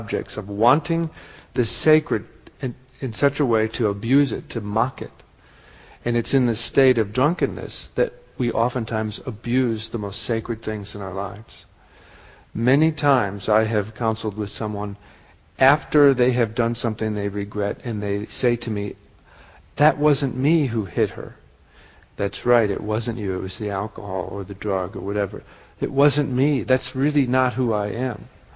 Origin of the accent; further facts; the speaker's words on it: Wisconsin, United States; I grew up in Wisconsin.